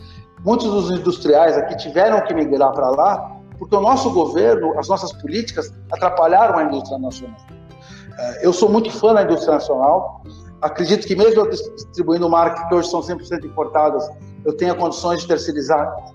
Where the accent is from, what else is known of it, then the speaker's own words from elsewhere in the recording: Brazil; E como bom brasileiro, eu pedi um desconto.